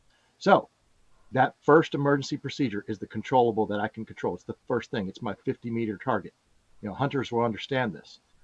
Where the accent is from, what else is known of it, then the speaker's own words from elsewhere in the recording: Tornado Alley, United States; Where I grew up in Tornado Alley, if a town got squashed by a tornado, we went over and helped them.